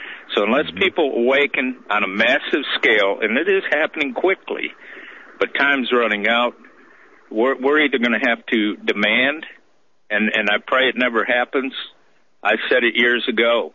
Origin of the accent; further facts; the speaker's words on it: Tennessee, United States; I'm from Tennessee.